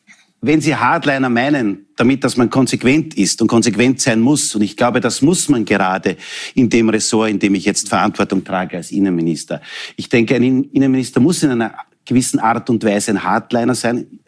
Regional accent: Texingtal, Lower Austria, Austria; Ich komme aus dem Texingtal, das ist jene Gemeinde, wo ich 6 Jahre Bürgermeister war, das ist in Niederösterreich.

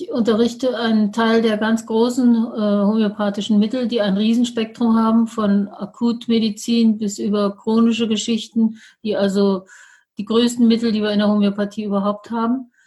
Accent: Frauenfeld, Thurgau, Switzerland; Also ich komme aus dem Raum Frauenfeld

